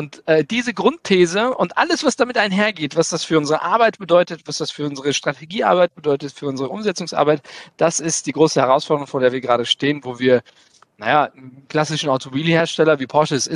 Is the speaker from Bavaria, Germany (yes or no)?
no; Castrop-Rauxel, North Rhine-Westphalia, Germany; Ich komme aus Castrop-Rauxel